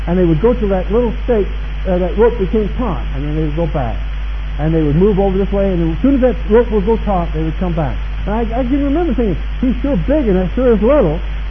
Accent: Houston, Texas, United States; And I can remember going to the zoo as a little boy in Houston, Texas, and seeing these big elephants.

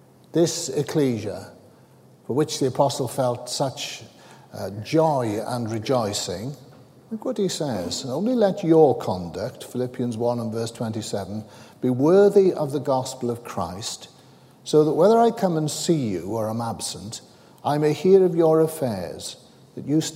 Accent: Wales, United Kingdom; Welsh. And whenever there's a contest between England and Wales, of course we always support Wales. We're Welsh during that particular time. We might be English in other circumstances.

